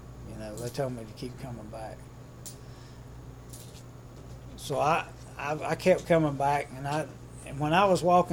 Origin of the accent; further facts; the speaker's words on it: Kingsport, Tennessee, United States; now in Nashville, United States; I'm from Kingsport to Nashville, so I moved down here with her.